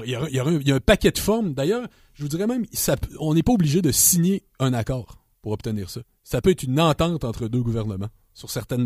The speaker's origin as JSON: {"language": "French", "region": "Quebec", "country": "Canada", "said": "Ben, au Québec, on n'a pas encore beaucoup, on s'est pas beaucoup encore abreuvé de ce discours."}